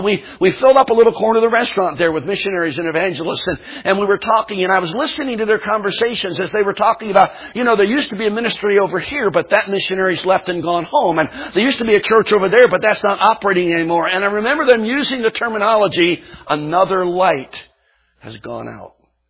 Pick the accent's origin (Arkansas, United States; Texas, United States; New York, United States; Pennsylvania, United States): Pennsylvania, United States; I was in a large church up south of Philadelphia where I grew up in Pennsylvania.